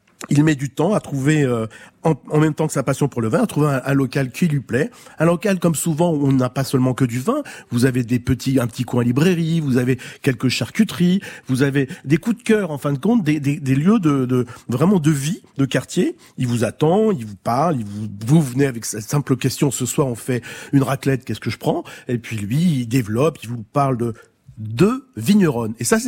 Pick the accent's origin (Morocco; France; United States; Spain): France; Coulommiers, Île-de-France; Je suis natif de Coulommiers en Seine-et-Marne.